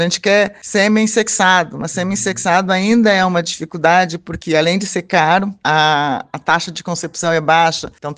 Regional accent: Santa Catarina, Brazil; also born or lived in Rio Grande do Sul; now in Brasília, Brazil; Eu sou gaúcha, mas criada aqui em Santa Catarina, mas há 40 anos vivendo em Brasília.

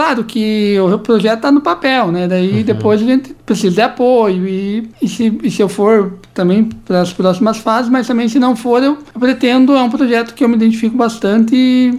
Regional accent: Campos Novos, Santa Catarina, Brazil; tenho 24 anos, sou natural aqui de Campos Novos

